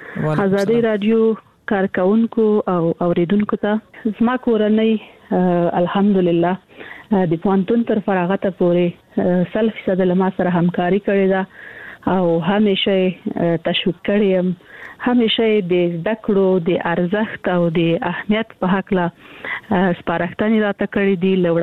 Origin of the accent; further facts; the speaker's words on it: Kandahar, Afghanistan; also born or lived in Kabul; زه د کندهار یم، د کندهار د عمومي انالیسي کې مې زده کړې وکړې او کابل پوهنتون ته ولاړمه.